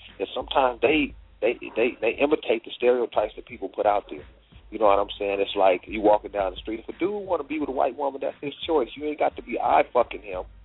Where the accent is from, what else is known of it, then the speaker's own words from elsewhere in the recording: West Coast, United States; I'm originally from the West Coast myself, so I understand the mindset out here